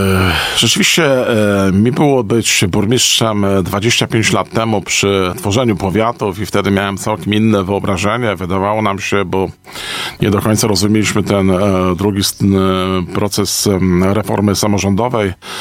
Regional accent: Puck, Pomeranian Voivodeship, Poland; born there; ja urodziłem się wprawdzie w Pusku, nie mam takich typowych korzeni kaszubskich

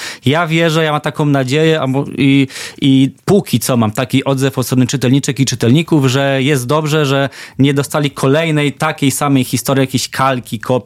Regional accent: Bydgoszcz, Kuyavian-Pomeranian Voivodeship, Poland; now in Gdańsk, Poland; Pochodzę z Bydgoszczy. Miałem krótki epizod w Toruniu, pojawiła się też Hiszpania, ale od, myślę, na szybko licząc 9 lat już w Gdańsku na stałe zakorzeniony jest kredyt, więc jakby już się stąd nie ruszam

